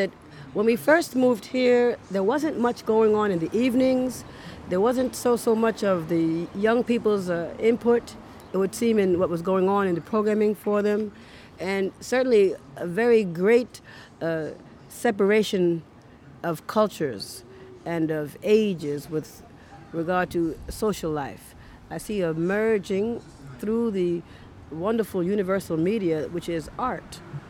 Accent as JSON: {"language": "English", "town": "Westbury", "region": "New York", "country": "United States", "tie": "born or raised there", "also_born_or_lived": "New Rochelle", "said": "Actually, I was born in New Rochelle, New York, and I grew up in Long Island, particularly Westbury, Long Island."}